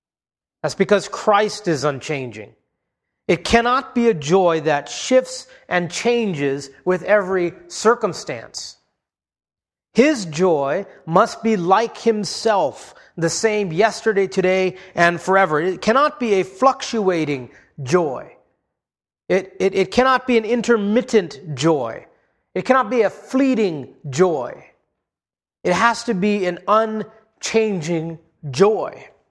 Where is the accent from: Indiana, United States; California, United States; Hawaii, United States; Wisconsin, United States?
Hawaii, United States; As a kid, I spent a lot of time spearfishing growing up in Hawaii.